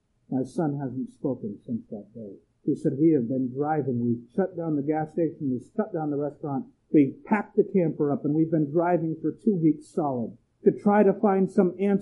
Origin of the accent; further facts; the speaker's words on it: Erie, Pennsylvania, United States; I've walked into places in my hometown of Erie, Pennsylvania